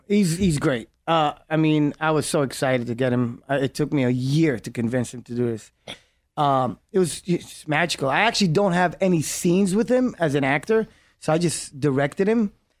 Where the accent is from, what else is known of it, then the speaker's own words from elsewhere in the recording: Brooklyn, New York, United States; also born or lived in Israel; So for me, because I was born in Israel, raised in Brooklyn, I found the character to be easy.